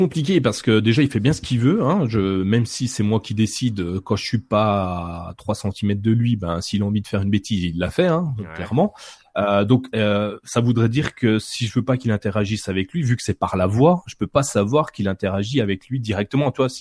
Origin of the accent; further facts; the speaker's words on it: Bourgogne-Franche-Comté, France; malgré que je sois français, franc-comtois, il comprend bien mon accent